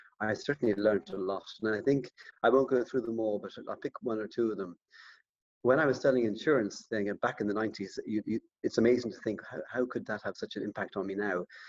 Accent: Dublin, County Dublin, Ireland; you may hear from my accent, born and bred in Dublin

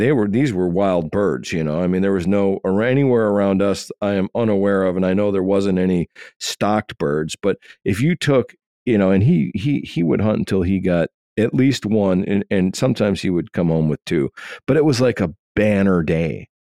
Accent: Oshkosh, Wisconsin, United States; I grew up in Oshkosh, Wisconsin. And my dad was a big pheasant hunter.

